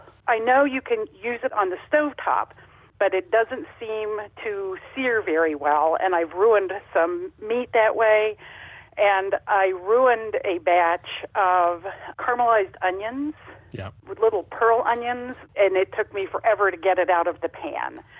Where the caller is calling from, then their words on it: Kansas City, Kansas, United States; Kansas City, Kansas.